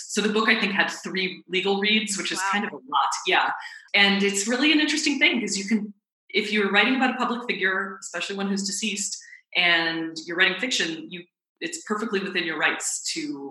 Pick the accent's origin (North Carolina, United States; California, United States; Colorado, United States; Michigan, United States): Colorado, United States; Denver; I grew up in Denver and we spent so much time learning, and this was great, but learning about the Native Americans who lived in the Southwest and in Colorado.